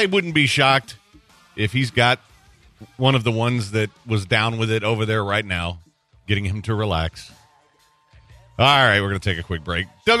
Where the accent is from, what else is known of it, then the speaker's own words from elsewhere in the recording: Hitchcock, Texas, United States; Friday we'll be down at the BTR Cajun Throwdown in Hitchcock, which is basically pissing distance from my hometown.